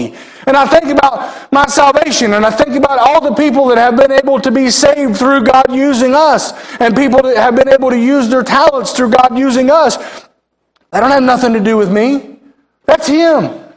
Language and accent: English; West Virginia, United States; When I was growing up in West Virginia, my mama and papa, they had water that was fed by a spring up on top of the hill.